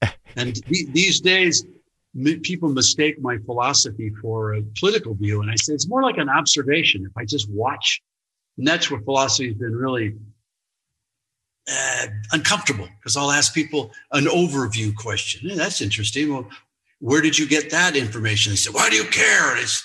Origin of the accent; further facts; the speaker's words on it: Denver, Colorado, United States; I grew up in Denver when I was a kid.